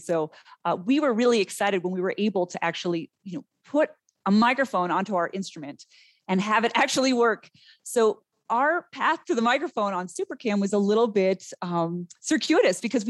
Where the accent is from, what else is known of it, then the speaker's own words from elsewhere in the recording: Boston, Massachusetts, United States; I grew up in Boston, Massachusetts.